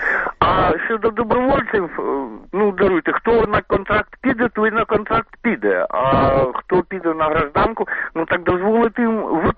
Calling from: Kharkiv, Kharkiv Oblast, Ukraine; з Харкова.

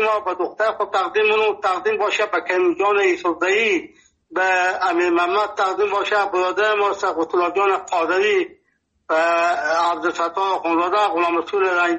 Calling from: Nimruz, Afghanistan; ما 50 سال در ولایت نیمروز هستیم. اینجا لهجه ما لهجه فارسی هست، اینجا لهجه ما لهجه بلوچی هست، اینجا پشتو گپ میزنیم.

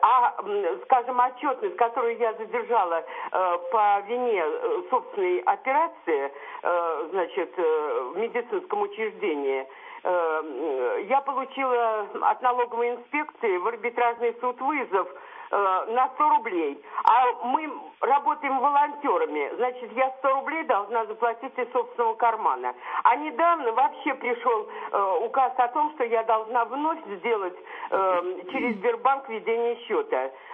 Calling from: Moscow, Russia; Я звоню из Москвы.

